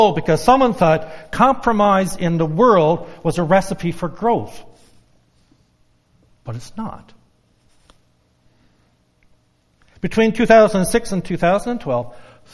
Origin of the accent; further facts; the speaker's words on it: Newfoundland and Labrador, Canada; I grew up in Newfoundland, and all my family on every side were fishermen.